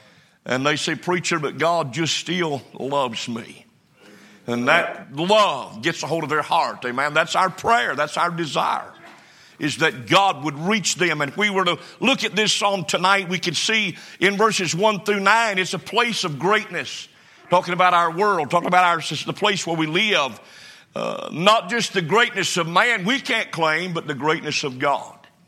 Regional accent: North Carolina, United States; I'm thankful I grew up in North Carolina. I'm thankful I grew up the way I grew up.

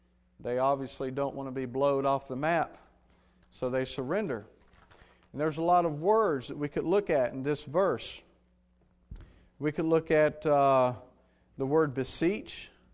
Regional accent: Appomattox, Virginia, United States; I grew up, I was born and raised in Appomattox.

